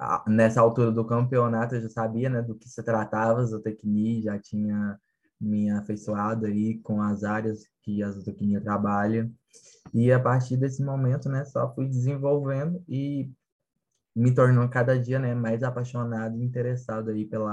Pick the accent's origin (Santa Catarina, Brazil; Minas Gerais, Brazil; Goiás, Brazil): Minas Gerais, Brazil; Campos Altos; also born or lived in São Paulo; Então, eu sou de São Paulo, né? Nasci lá em São Paulo. Embora, né, eu tenha sido criado em Minas Gerais, então Campos Altos, né, a cidade onde eu resido atualmente